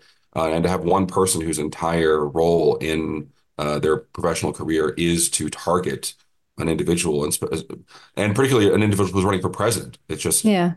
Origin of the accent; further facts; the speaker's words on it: Denver, Colorado, United States; including in my hometown of Denver